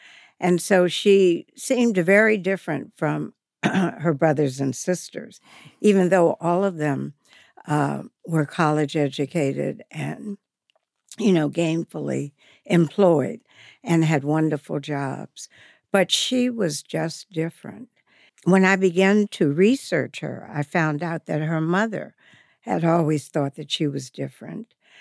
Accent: Massachusetts, United States; born there; also born or lived in Topeka / Cheyenne; now in Washington, D.C., United States; I was born in Massachusetts. Then I lived in Topeka, Kansas, and then Cheyenne, Wyoming. And then we moved to Washington.

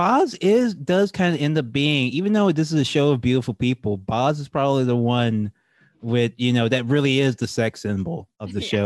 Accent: Louisiana, United States; I'm from Louisiana, it bled over to there too

